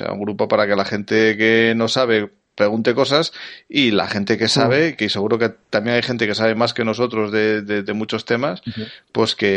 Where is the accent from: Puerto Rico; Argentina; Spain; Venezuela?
Spain; Siendo españoles, seguro que leemos las 47 páginas